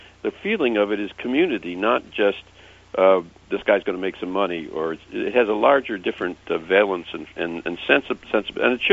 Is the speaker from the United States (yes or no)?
yes; Racine, Wisconsin, United States; I come from Racine, and I have some old friends back in Racine, very conservative, kids I went from kindergarten to high school